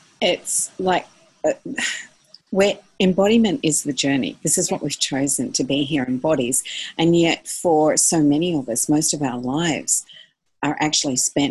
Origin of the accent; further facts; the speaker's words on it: Australia; now in Indonesia; I'm from Aussie, and that's been my home base for all my life, actually.